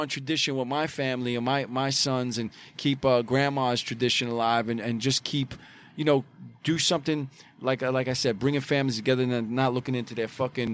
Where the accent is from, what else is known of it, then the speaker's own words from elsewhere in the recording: Brooklyn, New York, United States; But as a kid growing up in Bay Ridge, bars and pizzerias was like, it was in the Guinness Book of World Records for having the most in the fucking world, right?